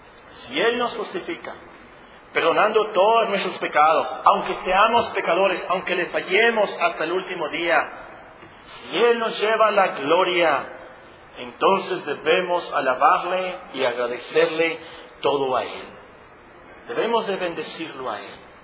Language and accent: Spanish; Mexico; Nosotros como mexicanos